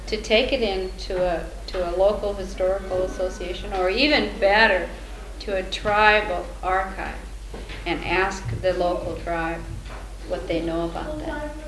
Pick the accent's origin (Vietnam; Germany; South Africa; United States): United States; Evergreen, Colorado; moved away; I grew up in the mountains in Colorado in a little tiny town called Evergreen. And then I came out here in the Pacific Northwest in 1960 and lived on Bainbridge and Vashon Island.